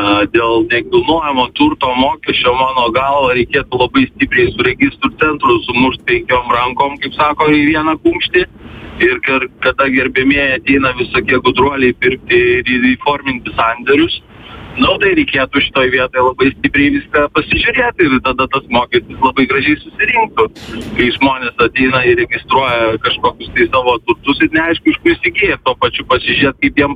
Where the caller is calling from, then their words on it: Kaunas, Kaunas County, Lithuania; aš iš Kauno.